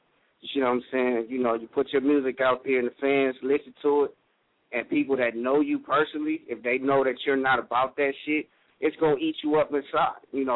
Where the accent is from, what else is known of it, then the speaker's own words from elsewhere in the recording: Los Angeles, California, United States; I'm from L.A., you know what I'm saying? Born and raised L.A., motherfucking California, you know what I'm saying?